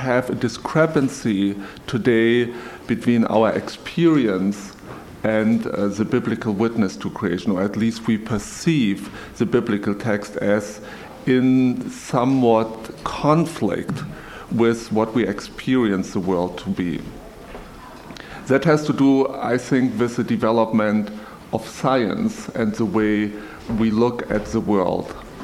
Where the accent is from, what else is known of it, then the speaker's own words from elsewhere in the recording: Germany; moved away as an adult; now in United States; Originally, I'm from Germany. I was a pastor in East Germany for a couple of years before I came to the United States.